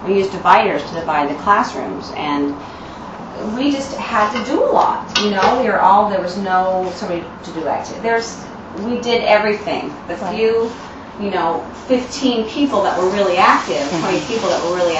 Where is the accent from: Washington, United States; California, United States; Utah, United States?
Utah, United States; Downey; now in New York, United States; No, I grew up in Downey, Utah. I went to the University of Utah.